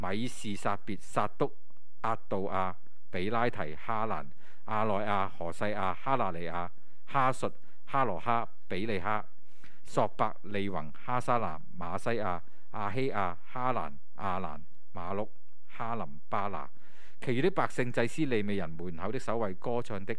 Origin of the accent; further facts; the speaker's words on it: Hong Kong; 可能作为香港人都多感触啊